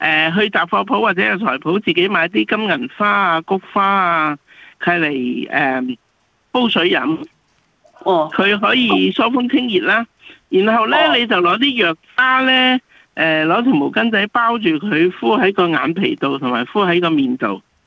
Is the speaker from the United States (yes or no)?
no; China